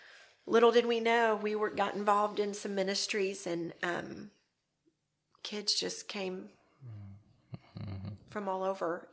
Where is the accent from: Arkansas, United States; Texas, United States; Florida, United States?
Arkansas, United States; But just even as a little girl, I grew up in Arkansas